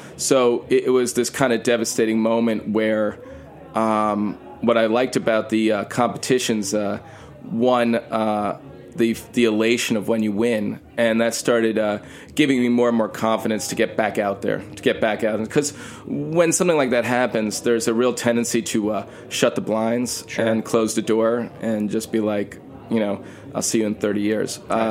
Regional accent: New York, United States; my background kind of being Jewish New Yorker, this is going to be slightly different

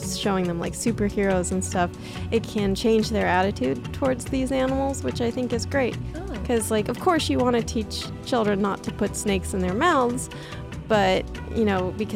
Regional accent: San Diego, California, United States; where I grew up in San Diego, there were Black Widows everywhere.

